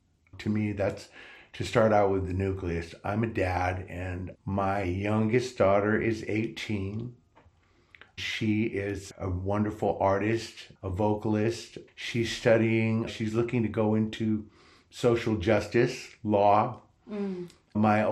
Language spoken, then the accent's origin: English; Redwood City, California, United States; I grew up in Redwood City. I was in the foster care system, and I grew up right by the railroad tracks on Alden Street near Arguello.